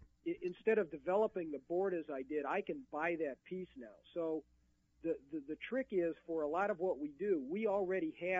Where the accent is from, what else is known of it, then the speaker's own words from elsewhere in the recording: Detroit, Michigan, United States; Yeah, I'm a born and raised in Detroit guy.